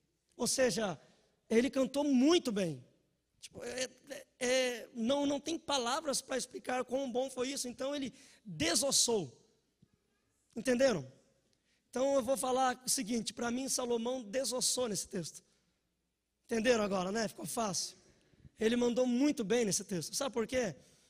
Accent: Paraná, Brazil; also born or lived in Curitiba; now in Tatuí, Brazil; Eu sou paranaense, e eu não sei se vocês já perceberam

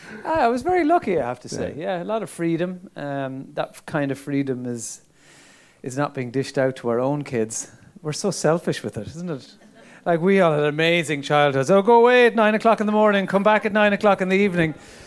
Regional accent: Ballyclock, Munster, Ireland; I grew up in County Limerick. Yes, Ballyclock is about 5 miles from Limerick City. And I guess it was a place of, you know, tractors pulling hay and all that kind of stuff.

